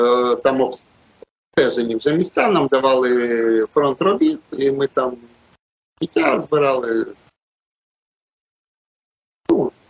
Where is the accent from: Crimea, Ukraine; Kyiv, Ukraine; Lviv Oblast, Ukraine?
Kyiv, Ukraine; Я народився в Києві, у нас школа була, сад шкільний був на території Лаври, ми ходили туди яблуки збирати.